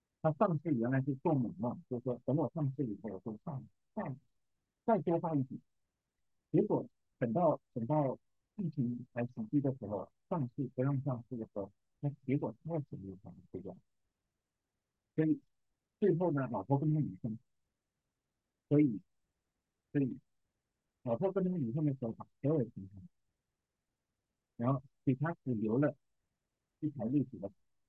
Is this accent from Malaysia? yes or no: no; China; 我在中国长大，我小的时候我奶奶就会带我去上饭，过年呢就去拜灶